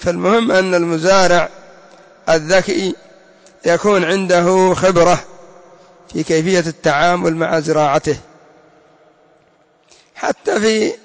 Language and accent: Arabic; Yemen; عندنا في اليمن الأعلى يقولون يا عزي يا جمالي، هكذا.